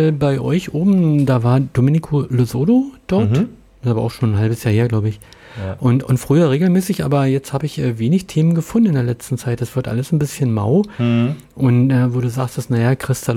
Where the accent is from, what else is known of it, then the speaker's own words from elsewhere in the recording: Brandenburg, Germany; Wahrscheinlich, ich bin Brandenburger.